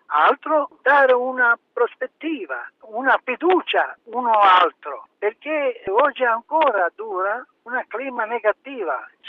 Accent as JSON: {"language": "Italian", "country": "Bosnia & Herzegovina", "second_language": "Italian", "said": "Io guardo il mio paese, Bosnia e Erzegovina."}